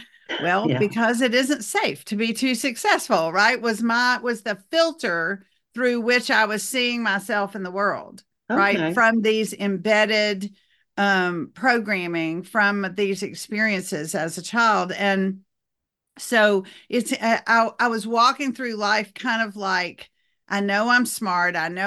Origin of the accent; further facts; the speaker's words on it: Deep South, United States; And I grew up in the Deep South in the 60s.